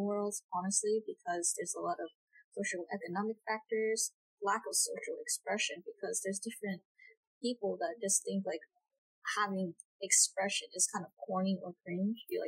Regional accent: Brooklyn, New York, United States; I grew up in Brooklyn and I'm 19 years old.

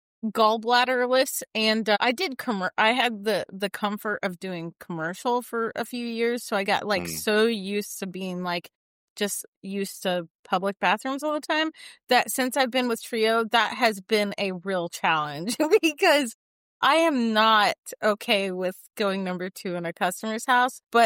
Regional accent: Dayton, Ohio, United States; now in Indianapolis, United States; Like, I'm in Indianapolis, Indiana. Okay. So like, and I'm from Dayton, Ohio, which is another like big city, right?

